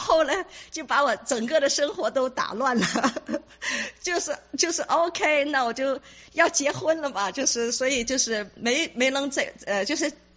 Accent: China; moved away; 我在国内呢，我从小在音乐学院，我学的专业是琵琶

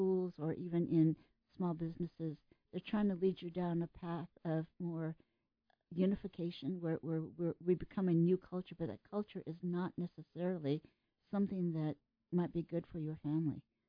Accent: Tokyo, Japan; Probably growing up in Tokyo is considered a pretty safe place.

